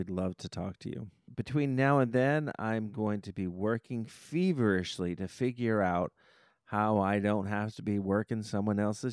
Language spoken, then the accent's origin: English; Miami, Florida, United States; If ever I want to be transported back to my growing up in Miami